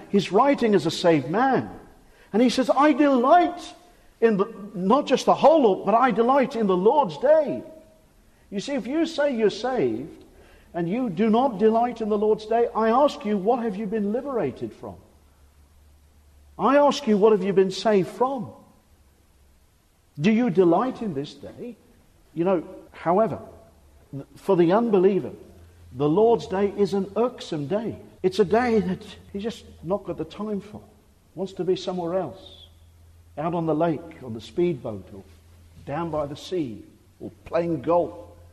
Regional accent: Seychelles; I was a young boy growing up in the Seychelles Islands, small island

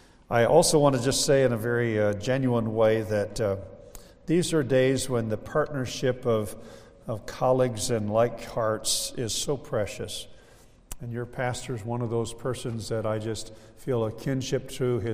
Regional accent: Iowa, United States; I grew up in Iowa, and so that relationship of acquaintance was more familiar in the Midwest days that I had as a child.

